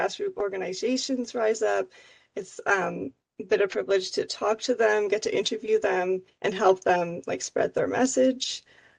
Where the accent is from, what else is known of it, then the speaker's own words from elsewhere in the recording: Canada; this was one of the main issues that I learned about as a Canadian.